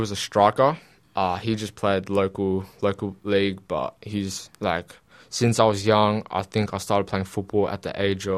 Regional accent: Sydney, New South Wales, Australia; dad and mum are both Indonesian. My mum's born in Indonesia and my dad is born here. So I grew up in Sydney all my life, pretty much.

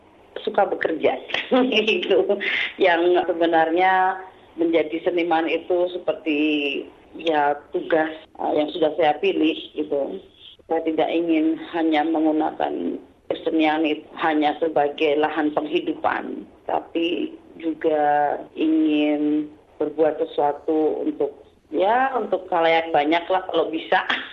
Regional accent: Surakarta, Central Java, Indonesia; born there; Ya memang saya lahir di Solo.

